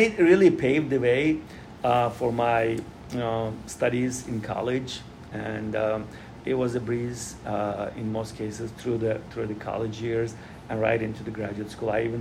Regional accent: Turkey; I'm originally from Turkey

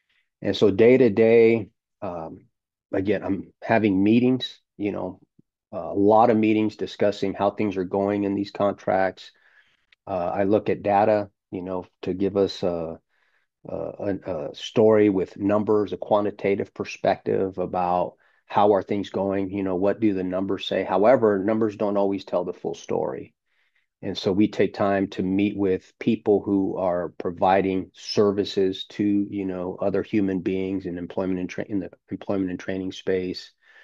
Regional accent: Las Vegas, Nevada, United States; I'm from Las Vegas, born and raised here

